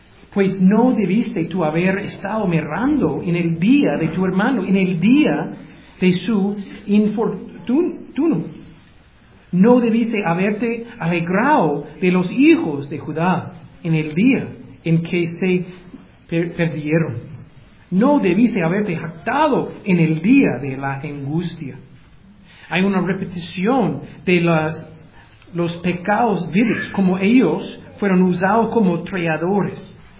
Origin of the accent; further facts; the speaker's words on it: United States; Spanish is a second language; como no es un secreto, soy un gringo, ¿verdad?